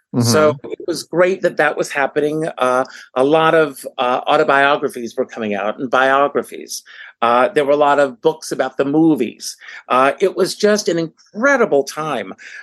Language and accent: English; Conway, South Carolina, United States; now in New York, United States; Well, I grew up in South Carolina, small town, Conway, South Carolina, just outside of Myrtle Beach. That's the gateway to Myrtle Beach. Mm-hmm. I grew up on a tobacco farm.